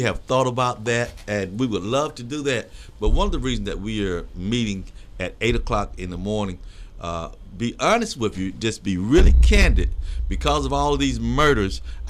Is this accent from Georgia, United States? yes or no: yes; Columbus, Georgia, United States; Born and raised in Columbus, Georgia.